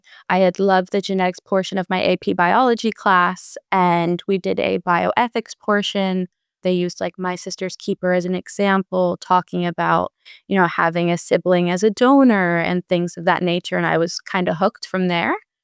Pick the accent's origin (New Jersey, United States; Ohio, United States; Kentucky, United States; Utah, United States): New Jersey, United States; Yeah, I am from New Jersey. I grew up in New Jersey.